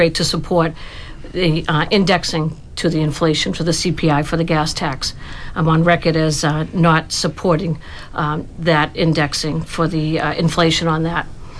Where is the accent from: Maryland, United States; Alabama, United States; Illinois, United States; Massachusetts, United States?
Massachusetts, United States; Rockland; I have lived my entire life in the district. I was born and raised in Rockland, the only girl with three brothers.